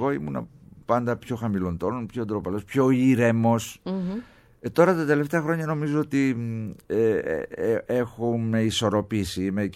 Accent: Thessaloniki, Central Macedonia, Greece; moved away; Την αγαπάω τη Θεσσαλονίκη, είμαι Θεσσαλονικιός. Ναι, παρότι τα περισσότερα χρόνια της ζωής μου πια τα έχω ζήσει εδώ παρά στη Θεσσαλονίκη. Έχω φύγει από το 1986 από εκεί.

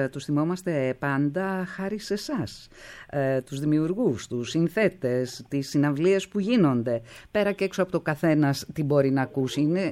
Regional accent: Patras, Western Greece, Greece; στα μέρη μας δηλαδή, στην Πάτρα.

